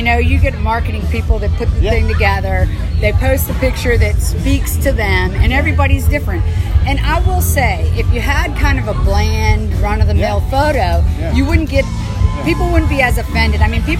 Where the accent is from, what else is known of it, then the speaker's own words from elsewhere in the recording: Greenbelt, Maryland, United States; moved away as an adult; also born or lived in Tampa, Florida; I mean, born and raised in Greenbelt. Then I went to Tampa, Florida, and I lived in Tampa, Florida for almost 20 years